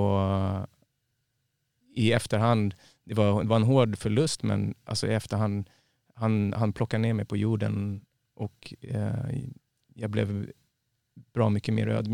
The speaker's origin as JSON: {"language": "Swedish", "town": "Stockholm", "region": "Stockholm County", "country": "Sweden", "tie": "born or raised there", "said": "alltså jag är uppväxt i Rågsved och så är lite orten kille liksom."}